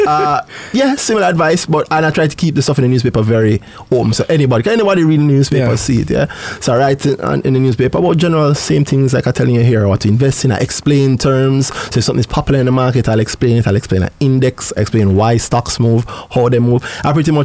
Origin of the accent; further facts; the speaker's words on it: Jamaica; You, as a Jamaican, our life has been taught our entire lives that you already know enough to manage money